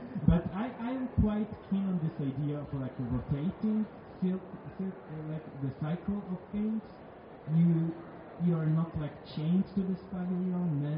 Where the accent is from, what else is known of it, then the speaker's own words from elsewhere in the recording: United Kingdom; as a British person